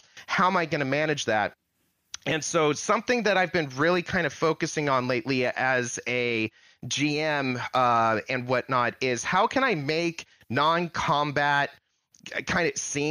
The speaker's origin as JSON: {"language": "English", "region": "California", "country": "United States", "said": "But me being Californian, my high school's mascot is Miner."}